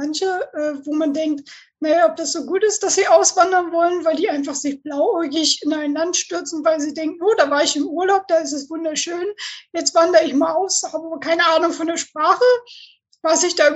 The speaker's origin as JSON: {"language": "German", "region": "Northern Germany", "country": "Germany"}